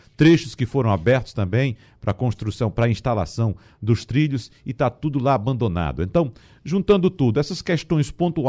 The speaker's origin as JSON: {"language": "Portuguese", "town": "Arcoverde", "region": "Pernambuco", "country": "Brazil", "said": "Na minha cidade, por exemplo, eu sou de Arco Verde"}